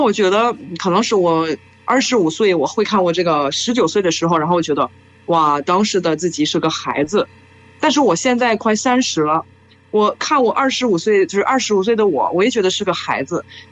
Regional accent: France; Chinese is a second language; 我们法国人会说一句

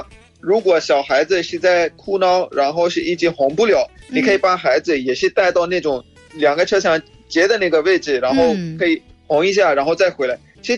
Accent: Pakistan; Chinese is a second language

